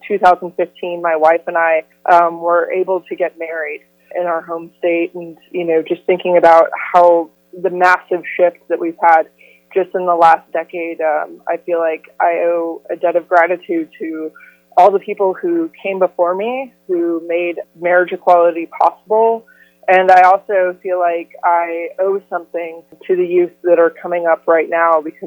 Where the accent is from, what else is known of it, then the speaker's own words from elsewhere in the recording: Oklahoma City, Oklahoma, United States; I grew up here in Oklahoma City. So I grew up in an environment where it was pretty tough to be, you know, a young lesbian.